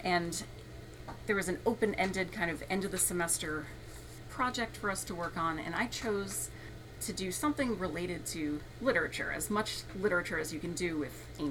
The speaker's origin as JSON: {"language": "English", "region": "New Jersey", "country": "United States", "tie": "born or raised there", "said": "So I grew up in Warren County, northern Warren County, about 20 minutes south of Newton. So I'm pretty familiar with Sussex County."}